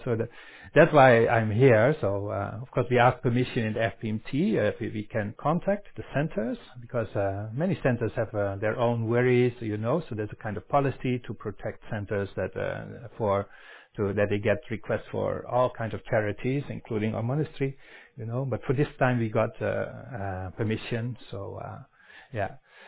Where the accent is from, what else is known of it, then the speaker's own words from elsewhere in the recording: Netherlands; English is a second language; I'm actually from Netherlands, so I want to apologize already for my accent tonight.